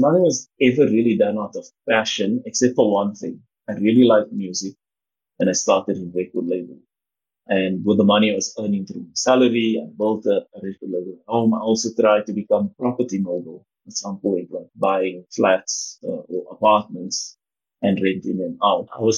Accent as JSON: {"language": "English", "town": "Johannesburg", "region": "Gauteng", "country": "South Africa", "tie": "born or raised there", "said": "area that I was born in is called Rivoli. I still went to school in other areas, still have family everywhere else, but I grew up in Flerov, which is just outside of another area called Florida. This is all in Johannesburg, very close to mines."}